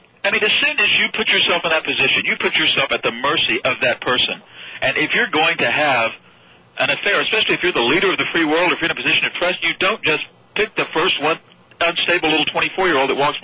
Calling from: Los Angeles, California, United States; from L.A.

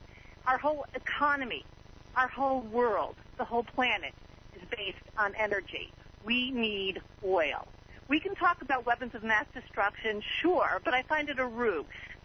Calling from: Nashville, Tennessee, United States; from Nashville, Tennessee.

